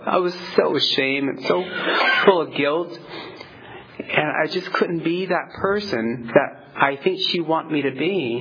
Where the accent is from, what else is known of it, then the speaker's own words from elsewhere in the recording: Fresno, California, United States; So I'm from Fresno, and Fresno is, it's amazing.